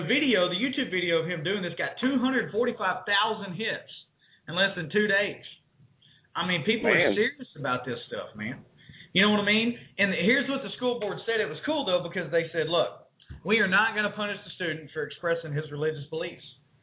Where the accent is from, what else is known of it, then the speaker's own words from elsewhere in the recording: Texas, United States; And you know, coming from a small town myself, Justin, I grew up in West Texas, you know, and out there it's just the way that it is, you know.